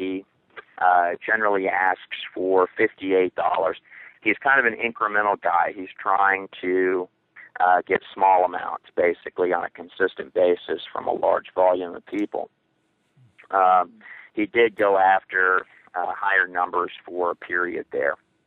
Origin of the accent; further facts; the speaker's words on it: Houston, Texas, United States; Okay, when I grew up in Houston, Texas, and Jason was my best friend as far back as I can remember.